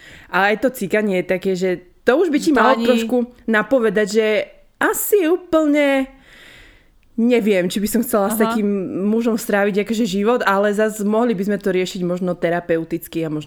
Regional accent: eastern Slovakia, Slovakia; lebo u nás na východe 55-ročné ženy ako...

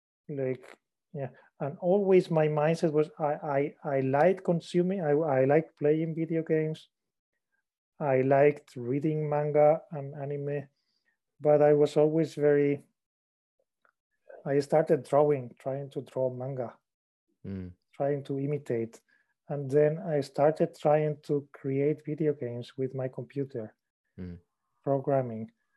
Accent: Spain; English is a second language; I'm from Spain, so it was at the other place, very far away

